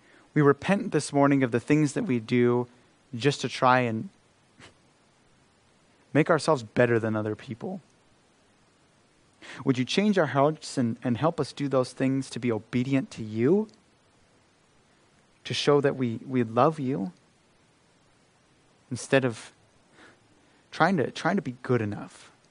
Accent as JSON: {"language": "English", "region": "Idaho", "country": "United States", "said": "And I come from Idaho, and we have a very high LDS population there, and they are the nicest people."}